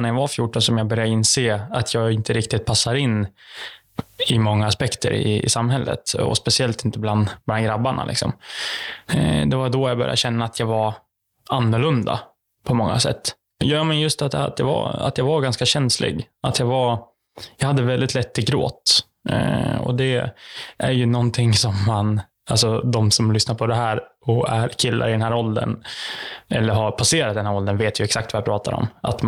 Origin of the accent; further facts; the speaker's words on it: Hudiksvall, Gävleborg County, Sweden; Jag är 23 år. Är född och uppvuxen i Hudiksvall. Bor där än idag.